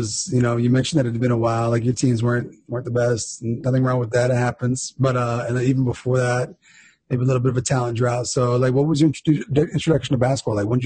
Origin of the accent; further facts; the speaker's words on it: Fort Kent, Maine, United States; I'm from Fort Kent. I get crap all the time for being where I'm from.